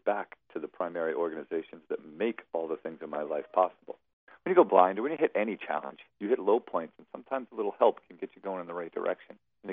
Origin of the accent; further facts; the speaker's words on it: Colebrook, New Hampshire, United States; I did hike as a boy. I grew up in Colebrook, New Hampshire. Climbed a lot as a child.